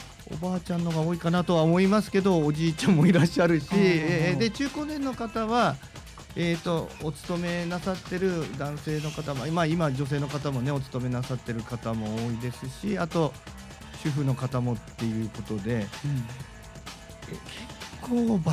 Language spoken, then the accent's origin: Japanese; Mito, Ibaraki, Japan; 僕山根小学校出身で八津町出身なんですけれども、私からするとだいぶ山の方から水戸の町の方に出てきたなという感じで平笛町で地元で開業させてもらいました。